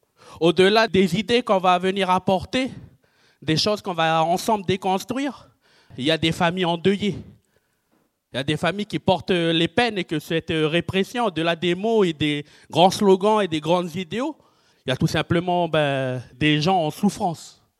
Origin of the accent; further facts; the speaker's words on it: New Caledonia; ça sera comme on fait chez nous en Nouvelle-Calédonie, en Kanaky.